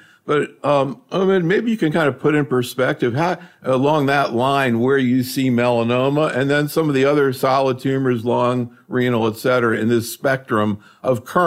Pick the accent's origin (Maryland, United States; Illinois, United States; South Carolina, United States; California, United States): Maryland, United States; Baltimore; I'm actually from Baltimore